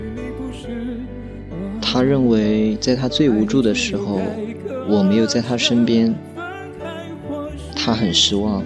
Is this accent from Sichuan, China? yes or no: no; Guizhou, China; 直到暑假，他决定来贵州找我，我们的感情才渐渐回温。为了让他在我家乡玩得开心